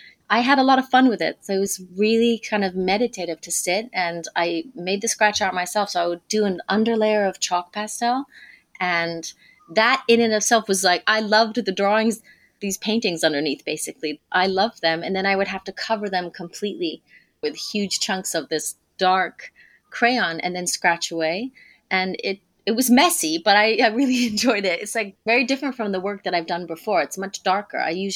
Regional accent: Kenya; also born or lived in Niger; that's very much influenced from growing up in Kenya, also Niger.

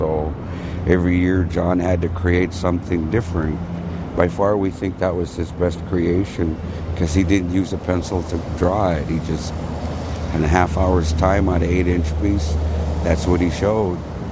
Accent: Seattle, Washington, United States; because I grew up in Seattle here, and I've seen and heard this a lot of shootings and nothing's done.

